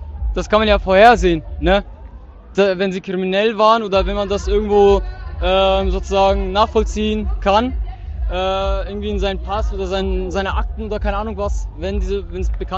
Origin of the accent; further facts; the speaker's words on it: Syria; German is a second language; now in Germany; Das ist etwas, das kenne ich als ein syrischer Migrant sozusagen. Jetzt als ein Syrer, das ist mir schon bekannt.